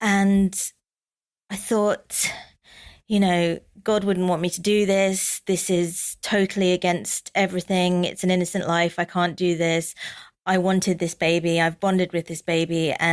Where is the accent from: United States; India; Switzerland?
India; And I'd go, "But I am Indian." So she couldn't really send a note home saying, "Your daughter's singing in an Indian accent."